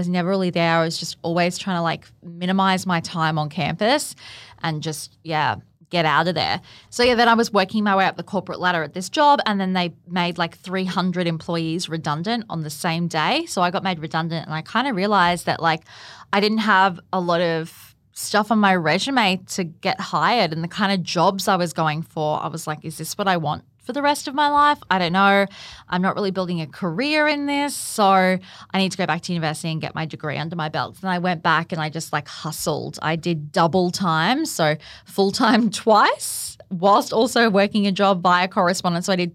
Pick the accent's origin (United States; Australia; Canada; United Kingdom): Australia; Gold Coast, Queensland; I'm born and bred on the Gold Coast, where I'm coming to you from right now. I've lived here my whole life apart from I lived overseas for about 6 months when I was 17.